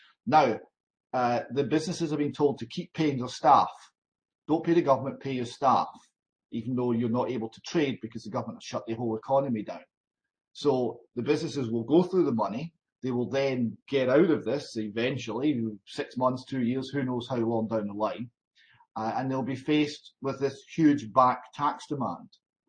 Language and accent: English; United Kingdom; I mean, we are British. This is Britain.